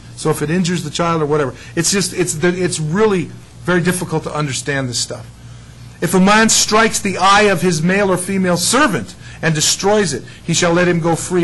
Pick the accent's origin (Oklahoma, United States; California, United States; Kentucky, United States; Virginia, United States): California, United States; San Diego; that guy just loved to harass me, because I'm from San Diego. I'm not a real bull guy, okay?